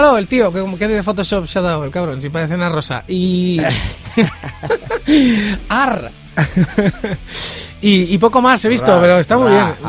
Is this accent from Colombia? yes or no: no; Valencia, Valencian Community, Spain; Bueno, mi pueblo es Valencia, you know, entonces Valencia